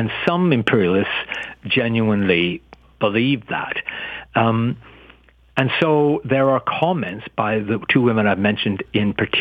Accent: Canada; speaking as a North American, speaking as Canadian, that war defined an awful lot.

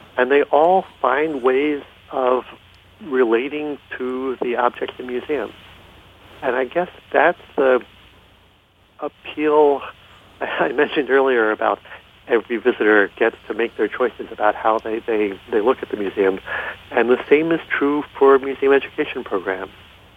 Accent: Philadelphia, Pennsylvania, United States; I do. I grew up in Philadelphia.

